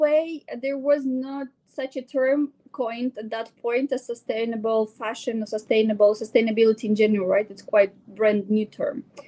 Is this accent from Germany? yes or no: no; Kazakhstan; born there; English is a second language; I was born in Kazakhstan, so I guess there was like something from the Soviet Union where you're not supposed to be expressive